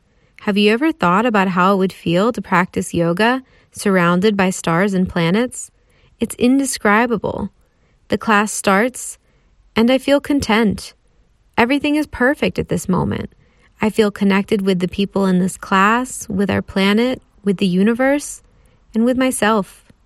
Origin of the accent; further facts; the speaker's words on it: Washington, District of Columbia, United States; now in New York City, United States; I tell her about growing up in Washington, D.C., and moving to New York City for college.